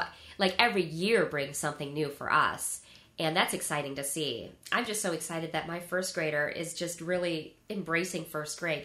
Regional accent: Michigan, United States; Because you probably went a half day like I did growing up in Michigan.

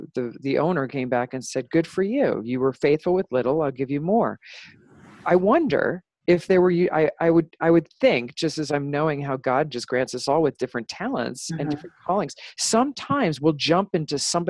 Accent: Long Island, New York, United States; I mean, I grew up in Long Island, so the F-bomb was like an adjective.

